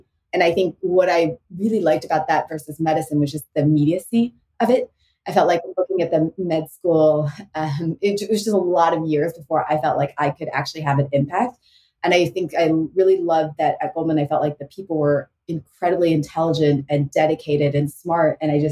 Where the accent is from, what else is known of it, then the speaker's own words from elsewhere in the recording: Houston, Texas, United States; You know, growing up in Houston, Texas, both my parents were math scientists.